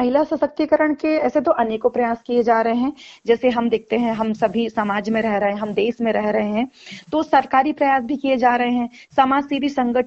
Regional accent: Chhindwara, Madhya Pradesh, India; हम अपने जिले की हम बात करते हैं, हम छिंदवाड़ा जिले से हैं

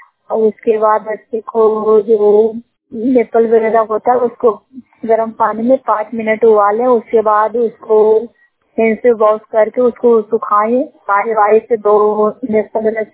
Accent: Parhera, India; परहेरा पंचायत के रहने वाले हूँ।

